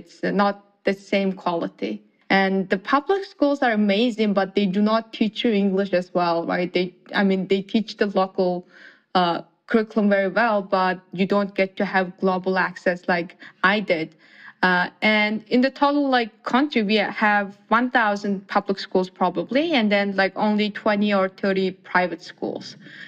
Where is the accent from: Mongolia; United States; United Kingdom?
Mongolia; So growing up in Mongolia, I come from the countryside, actually not the Ulaanbaatar, the capital city where 1 million people live. And the total population of Mongolia is 3 million. So, you know, I come from a town of less than 100,000 people. I think it was at the time around like 50,000 people. And it was a very small town.